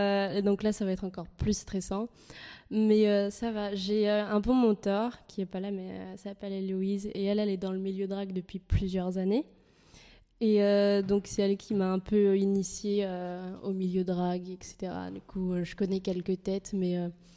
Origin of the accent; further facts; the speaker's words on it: Barranquilla, Atlántico, Colombia; French is a second language; je suis colombienne, du coup, ça fait que dans ma ville natale, enfin, Barranquilla